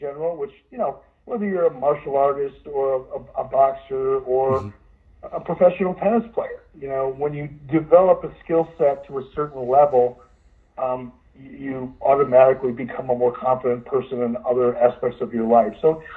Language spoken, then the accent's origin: English; Detroit, Michigan, United States; Oh, Bobo Brazil was a big name growing up in Detroit.